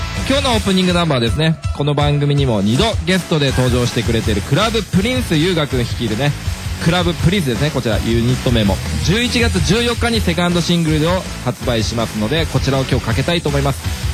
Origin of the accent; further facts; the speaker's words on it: Saitama, Japan; この日は、僕のね地元の埼玉県の県民の日って言ってね